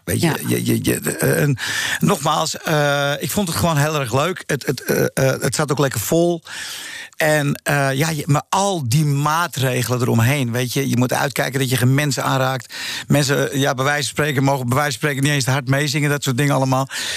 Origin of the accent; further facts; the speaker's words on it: Amsterdam, North Holland, Netherlands; Nou, ik was een jaar of 4 en ik kom uit Jordaan.